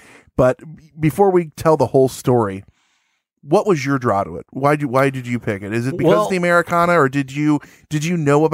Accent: Chicago, Illinois, United States; accent: Chicago; Now, if I'm supposed to do my right accent, my Chicago accent, be like, oh, hey, because that's my accent.

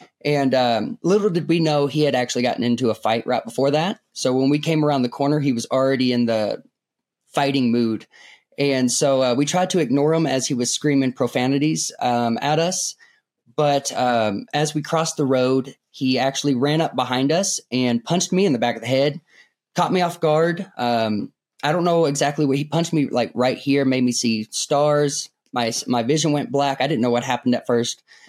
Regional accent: Kennett, Missouri, United States; moved away as an adult; also born or lived in Springfield; now in Cusco, Peru; Yeah, I'm from Kennett, Missouri. I was born and raised there. I moved to Springfield for college. But other than that, I've never lived outside of Missouri. I went from Missouri to Cusco, Peru.

